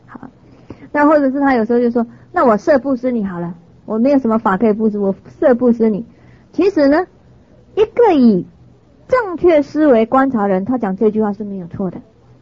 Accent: China; 所以我要告诉你们的，我们中国人讲一句话非常的有意思，他说己所不欲，勿施于人。

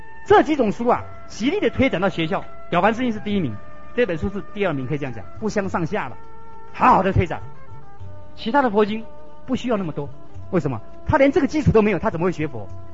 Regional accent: Taiwan; 台湾是我们的宝岛，我们的家乡

